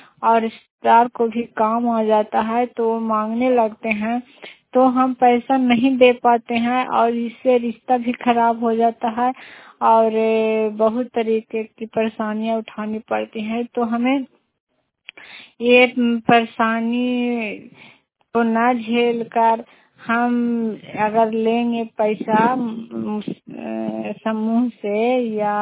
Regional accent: Bihar, India; मैं नगरनासा प्रखंड से हूँ और नालंदा जिला से।

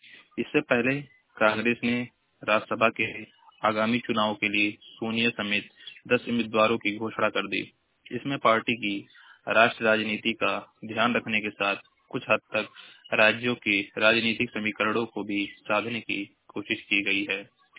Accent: Maharajganj, Uttar Pradesh, India; मैं जिला महाराजगंज का निवासी हूं।

